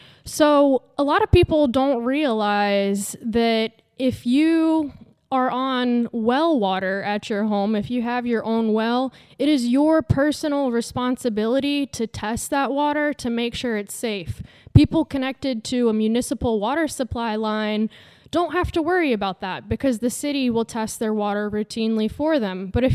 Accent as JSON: {"language": "English", "town": "Suwannee County", "region": "Florida", "country": "United States", "said": "So I'm from Suwannee County, and so I came to the Folk Fest as a kid."}